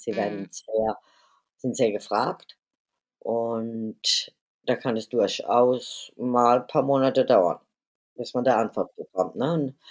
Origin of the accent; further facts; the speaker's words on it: Mannheim, Baden-Württemberg, Germany; born there; Das spielt in Mannheim, also in meinem Geburtsort.